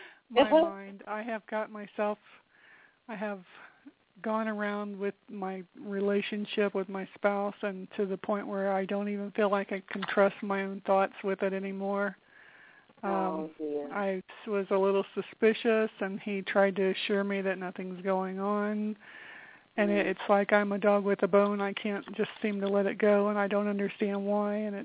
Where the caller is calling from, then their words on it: Colorado, United States; I'm calling from Colorado.